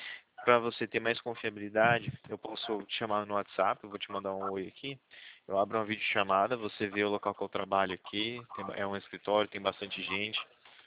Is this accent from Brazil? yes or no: yes; São Paulo, Brazil; Aqui a gente é do interior de São Paulo.